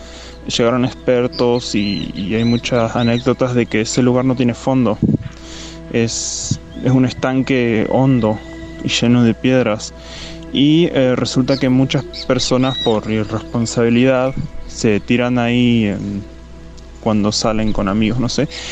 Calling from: Argentina; Yo vivo en Argentina, en la provincia de Entre Ríos, en la ciudad de Libertador San Martín, y es un pueblito chiquito dentro de todo. Es una comunidad más que nada adventista

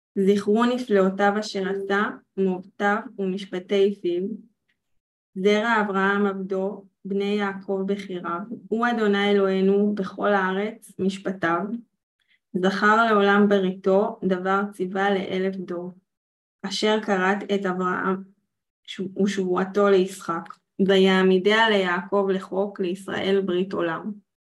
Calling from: Sderot, Southern District, Israel; I'm speaking from Sderot, so we might hear the IDF in first sight.

